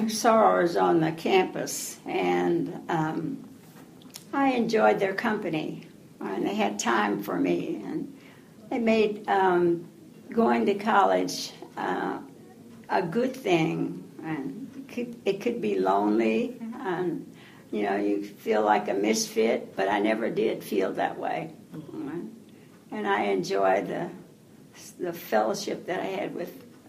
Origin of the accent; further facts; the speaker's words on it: Kansas City, Missouri, United States; I grew up in Kansas City, Missouri.